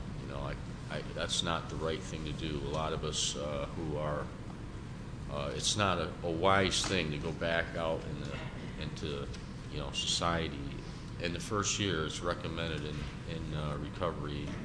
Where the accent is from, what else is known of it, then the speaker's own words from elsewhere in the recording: Saratoga Springs, New York, United States; I am from Saratoga Springs, and I got to the point where, after trying to be on my own, I have a family, I have three children, I'm divorced.